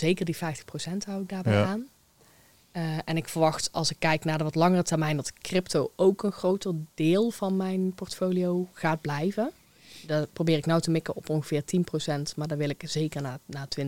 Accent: Eindhoven, North Brabant, Netherlands; Ik kom uit Eindhoven.

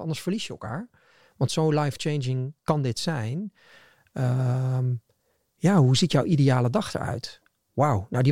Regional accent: Netherlands; Dat zit in ons als Nederlanders. Dat zit in onze ouders, in de generatie.

